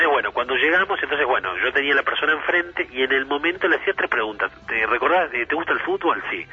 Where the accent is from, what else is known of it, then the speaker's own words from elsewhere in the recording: Uruguay; Bueno, nosotros somos de Uruguay.